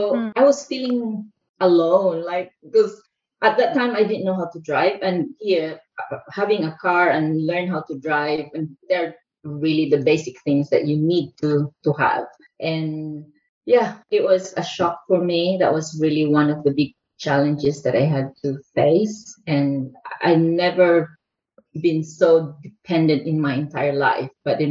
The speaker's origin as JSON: {"language": "English", "country": "Philippines", "said": "So in that sense, yes, I am a Filipino."}